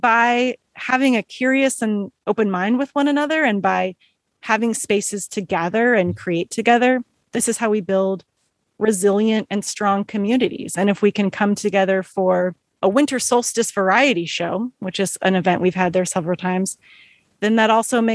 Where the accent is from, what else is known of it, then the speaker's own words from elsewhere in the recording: Olympia, Washington, United States; when I grew up in Olympia and having music spaces available to me